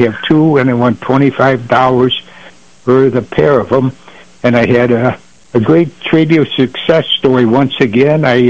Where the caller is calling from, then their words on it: Attica Center, United States; I'm calling from Attica Center this morning here.